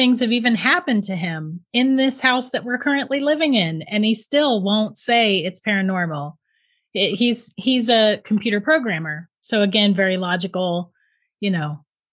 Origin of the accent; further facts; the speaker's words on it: St. Augustine, Florida, United States; now in Ohio, United States; We just moved to Ohio in 2012. Until then, I was born and raised in St. Augustine, Florida.